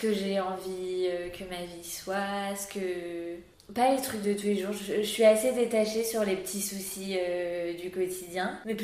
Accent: Montpellier, Occitanie, France; Alors, j'ai passé mon enfance à Montpellier.

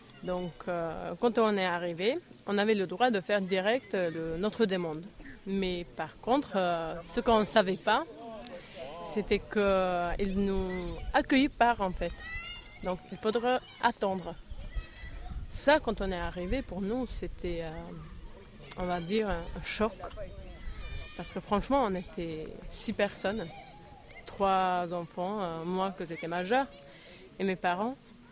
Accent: Albania; moved away as an adult; j'ai 23 ans et je viens d'Albanie. Ça fait 2 ans et demi que je suis là. Donc, j'avais 21 ans quand je suis partie de chez moi, avec toute ma famille.

